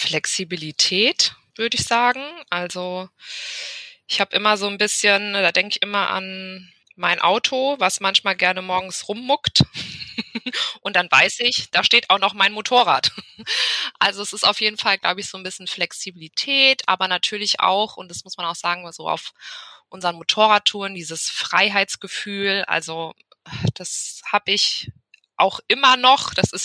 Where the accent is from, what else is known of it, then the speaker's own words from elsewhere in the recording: Frankfurt am Main, Hesse, Germany; Ja, ich bin aus dem schönen Frankfurt am Main.